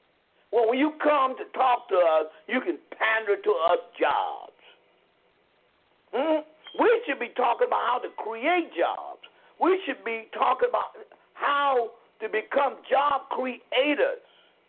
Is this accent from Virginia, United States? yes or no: yes; Virginia, United States; The Alfred Street Baptist Church of Alexandria, Virginia, my home state